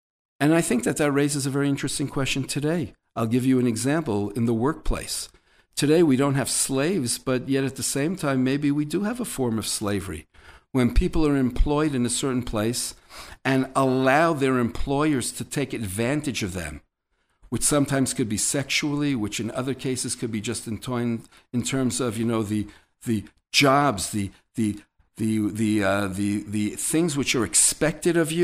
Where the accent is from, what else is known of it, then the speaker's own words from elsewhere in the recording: United States; And in my naivete as an American, I said to him